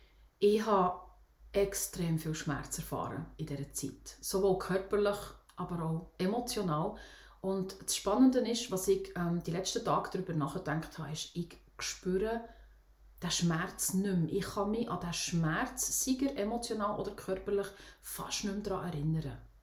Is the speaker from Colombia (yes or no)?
no; Switzerland; accent: Swiss German; first language Swiss German; Und zwar Schweizerdeutsch. Meine Muttersprache eigentlich, ursprünglich.